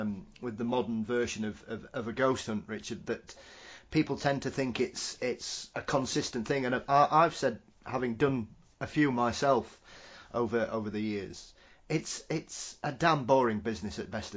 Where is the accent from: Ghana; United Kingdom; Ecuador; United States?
United Kingdom; Yorkshire and the Humber; as a young man growing up in South Yorkshire